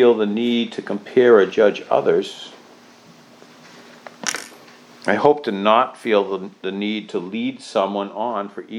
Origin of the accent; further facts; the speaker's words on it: New Hampshire, United States; I'm from New Hampshire, and boy, you know, I'm able to tell those guys.